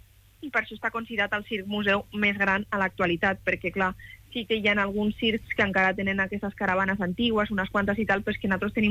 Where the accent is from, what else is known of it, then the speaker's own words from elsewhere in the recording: Tortosa, Catalonia, Spain; born there; Vaig néixer a Tortosa perquè em va tocar, perquè hem tornat un o dos cops amb el circ, però mai he viscut allà.